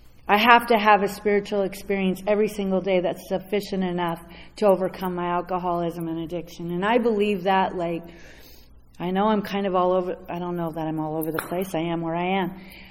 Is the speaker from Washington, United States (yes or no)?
yes; Bellingham, Washington, United States; I come from Bellingham, Washington, the hippie capital of the United States